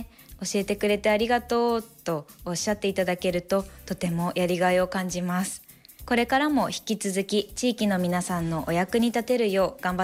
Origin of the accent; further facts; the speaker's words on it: Aomori, Japan; 私は生まれも育ちも青森で、就職も青森県内を希望していたため